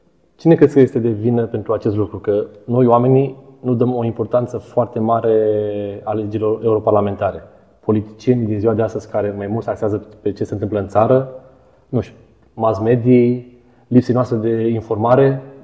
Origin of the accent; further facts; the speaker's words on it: Bălești, Romania; Bun, eu sunt de la Bălești.